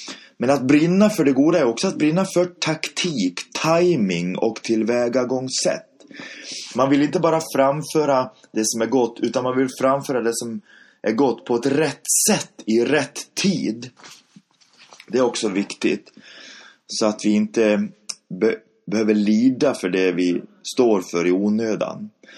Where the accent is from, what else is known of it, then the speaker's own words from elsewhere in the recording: Dala-Järna, Dalarna County, Sweden; då Socialdemokraterna hemma i Dala-Järna kände sig hotade